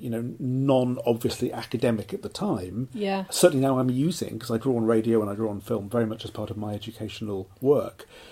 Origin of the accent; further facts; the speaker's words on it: Cardiff, Wales, United Kingdom; I suppose I didn't travel that far because I was from Cardiff